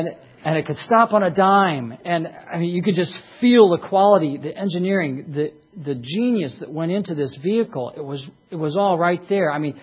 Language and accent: English; Detroit, Michigan, United States; My dad designed cars for a living, and I grew up in Motown.